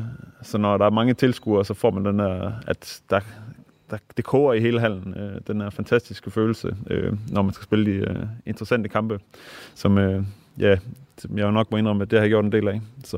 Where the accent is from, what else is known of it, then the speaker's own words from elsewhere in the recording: Lystrup, Central Denmark Region, Denmark; spillede ude i Lystrup, hvor jeg voksede op, til jeg var ja, 12-13 år